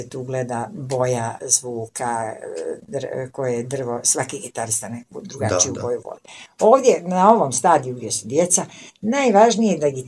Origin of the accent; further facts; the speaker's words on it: Banja Luka, Republika Srpska, Bosnia & Herzegovina; Uglavnom mi uzmamo to kod nas u Banja Luci